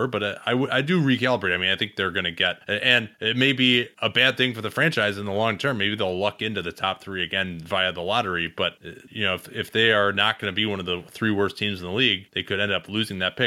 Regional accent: United States; But I'm an American. I'm not going to be moving to Canada. I think that that's ridiculous. Like, this is my country

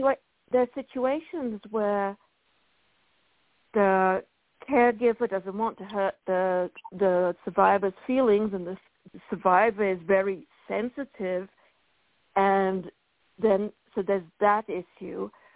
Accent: United Kingdom; Being British, I get to say that without being really rude or whatever.

